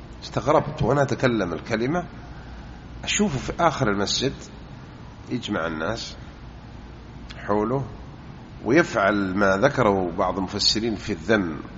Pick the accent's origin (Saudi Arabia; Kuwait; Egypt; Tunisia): Saudi Arabia; Jeddah, Makkah Province; وهذا مستغرب عندنا بجدة